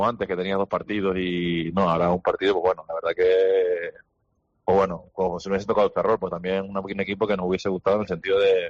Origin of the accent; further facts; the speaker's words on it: La Laguna, Canary Islands, Spain; Yo nací en Gran Canaria, pero me crié toda mi vida en Tenerife, en La Laguna.